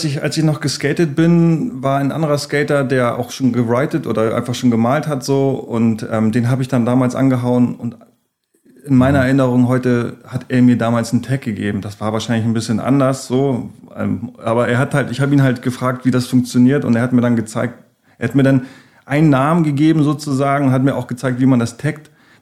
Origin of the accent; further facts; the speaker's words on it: Hamburg, Germany; also für mich als Hamburger ist es irgendwie echt so gewesen